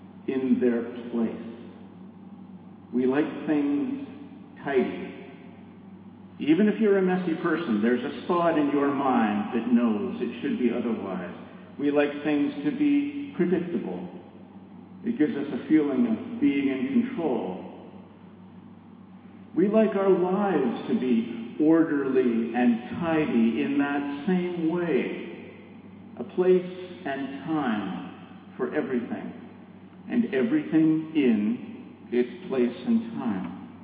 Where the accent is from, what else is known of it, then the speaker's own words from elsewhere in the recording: Toronto, Ontario, Canada; the house where I grew up in Toronto, in Canada.